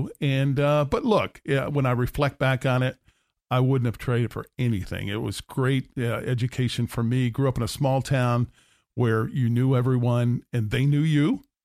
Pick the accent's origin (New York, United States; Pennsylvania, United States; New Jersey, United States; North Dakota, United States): New York, United States; I'm a little farm boy from upstate New York. Grew up in a small town of about 3,000, very much agricultural based. And so I was a country boy